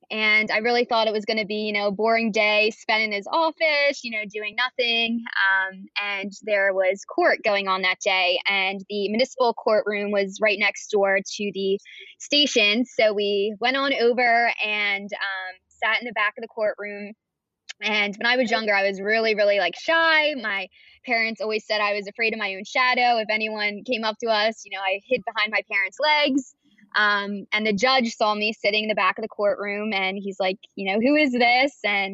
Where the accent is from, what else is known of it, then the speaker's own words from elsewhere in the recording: New Jersey, United States; I'm 25 years old. I was born and raised here in South Jersey in Gloucester County.